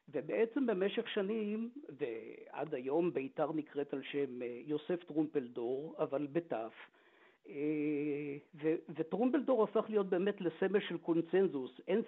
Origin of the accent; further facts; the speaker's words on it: Nahalal, Northern District, Israel; אני גדלתי בנהלל, ובבית הספר היסודי